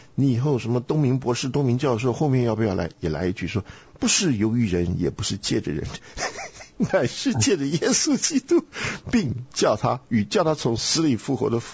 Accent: Taiwan; 我记得小时候在台湾就有一个什么不圣什么大学

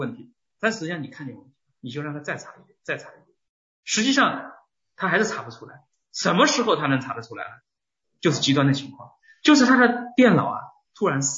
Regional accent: China; 我们中国人，如果我们要是找人办事的话，我们就要问他有门没门

